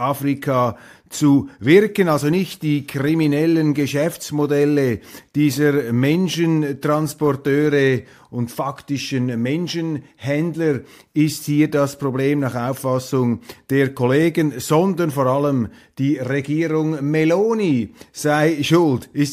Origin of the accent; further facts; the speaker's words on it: Switzerland; die mich gewarnt haben als Schweizer.